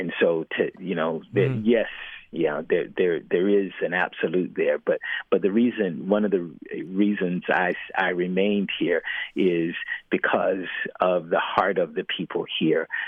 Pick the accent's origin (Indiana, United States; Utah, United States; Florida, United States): Florida, United States; So they're deeply rooted, and growing up in the South as well, right? I know many people don't think of things as being as deep and entrenched in Florida as in other Southern states. But when you're native Floridian